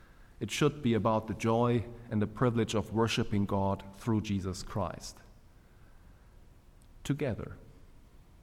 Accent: Germany; I was always appalled when I grew up in Germany.

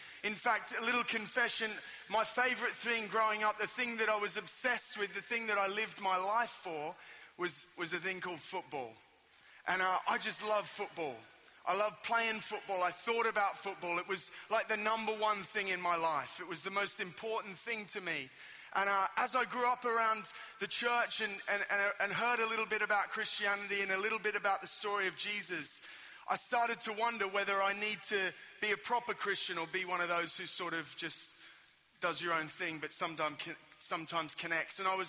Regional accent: Sydney, New South Wales, Australia; And I've also noticed that I've got slightly different accent to you guys. I am from Australia, from sunny Sydney.

